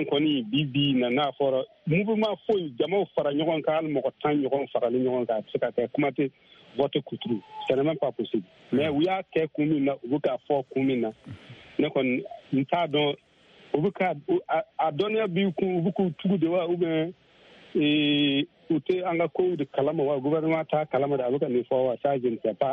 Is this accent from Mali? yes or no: yes; Mali; on est des Maliens musulmans, on est des Balibans